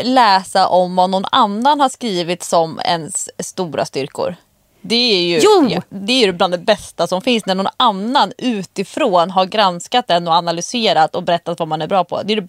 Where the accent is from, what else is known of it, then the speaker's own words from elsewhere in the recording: Skåne, Sweden; born there; Jag föddes 1972 utanför Malmö och sen så liksom fram till idag.